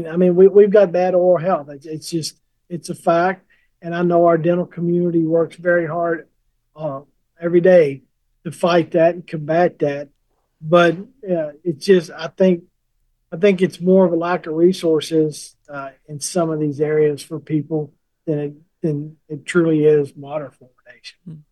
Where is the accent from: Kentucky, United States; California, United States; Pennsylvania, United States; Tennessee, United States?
Kentucky, United States; I grew up in Kentucky and middle class. I drank fluoridated water my entire life.